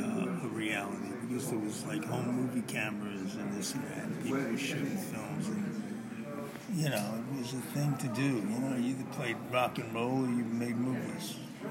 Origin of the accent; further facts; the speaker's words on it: Bronx, New York, United States; It was like, you know, growing up in the Bronx in New York, and as a young boy, it was like hardcore